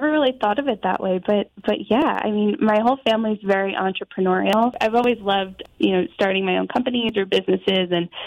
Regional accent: Somers, New York, United States; now in South Salem, United States; I grew up in Westchester. I'm from Somers, New York, and now I live in South Salem.

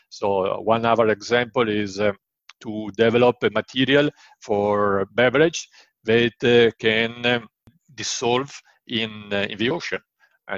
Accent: Genoa, Liguria, Italy; English is a second language; I come from Genoa. Genoa is a town in Italy that we are very tight with money. We don't like to waste money.

